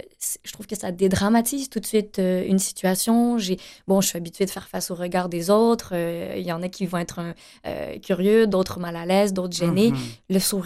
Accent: Montreal, Quebec, Canada; born there; je suis née à Montréal.

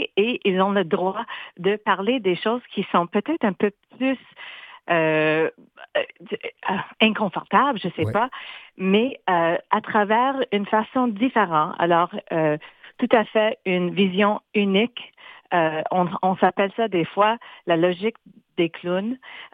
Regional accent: Manitoba, Canada

